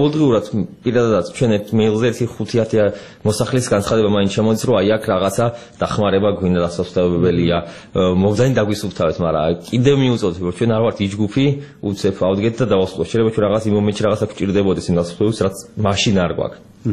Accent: Tbilisi, Georgia; born there

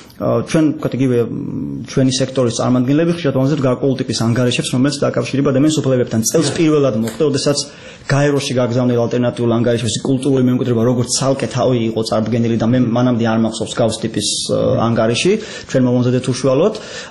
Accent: Batumi, Adjara, Georgia; რეალურად მე ბათუმში დავიბადე, გავიზარდე

